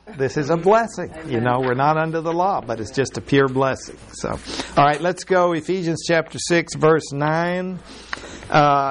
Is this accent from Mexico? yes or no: yes; Mexico; It's really strange that I grew up in Mexico, and it's a century ago in the way things were, on a ranch.